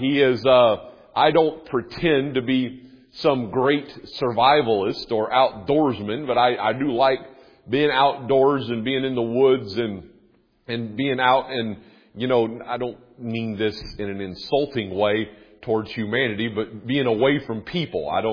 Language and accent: English; North Carolina, United States; Maybe if it's like where I am, where I grew up in North Carolina with a lot of mountains